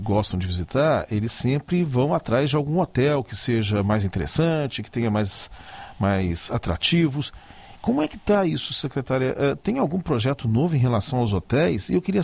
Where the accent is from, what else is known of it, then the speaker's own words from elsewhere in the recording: São Paulo, Brazil; Eu sou paulista, por exemplo